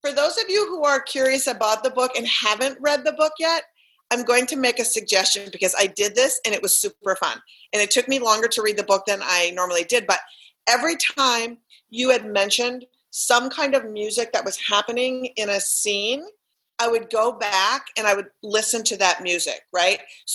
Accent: Minnesota, United States; And I'm from Minnesota and I went back to Minnesota so that I could connect with what I thought was important.

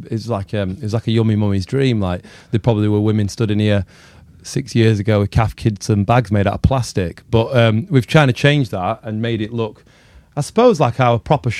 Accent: Matlock, East Midlands, United Kingdom; we grew up in Matlock in Derbyshire, so there's like nothing to do.

